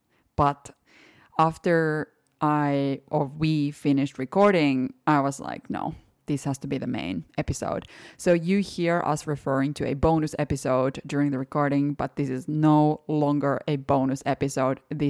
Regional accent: Finland; his team's recent trip to Finland, my home country.

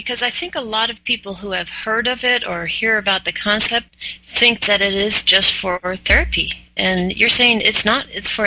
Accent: San Diego, California, United States; Yeah, I grew up in San Diego, and La Jolla is absolutely gorgeous.

